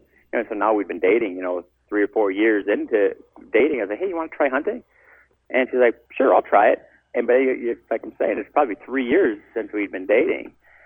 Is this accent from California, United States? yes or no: no; Minnesota, United States; we're from Minnesota, but the first place I bought was in Kansas